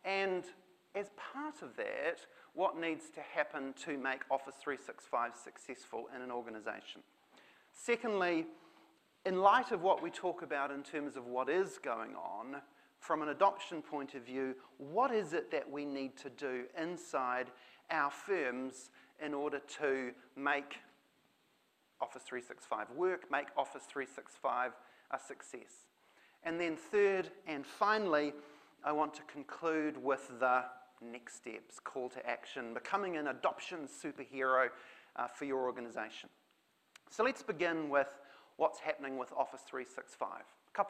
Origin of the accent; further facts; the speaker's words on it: Christchurch, Canterbury, New Zealand; from Christchurch, and it's great to be here in Auckland.